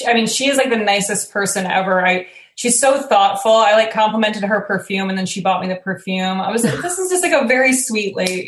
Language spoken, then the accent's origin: English; Evanston, Illinois, United States; also born or lived in New York; I'm from Chicago. I grew up in Evanston, right outside of the city, and I did improv at IO and then moved to New York and joined UCB there. And I've been in LA for like 10 years now